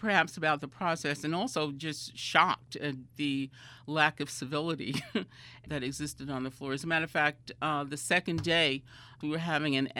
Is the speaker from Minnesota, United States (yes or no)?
no; Newark, New Jersey, United States; I grew up in Newark, New Jersey. My mom was a single mom. I was a single mom.